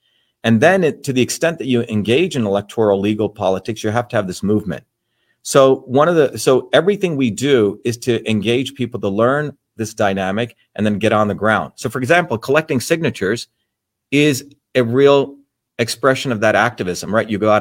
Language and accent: English; New Jersey, United States; You know, when I was growing up in New Jersey